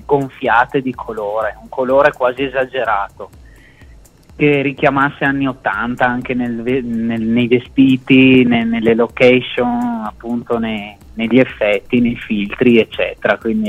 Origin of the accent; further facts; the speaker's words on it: Brendola, Veneto, Italy; Ma il video in realtà è stato girato tutto quanto nel mio paese, Brendola